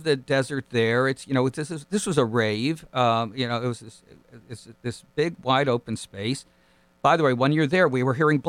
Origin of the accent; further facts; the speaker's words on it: United States; people were coming up to us in the streets, because clearly we're American, and just thanking us for being there.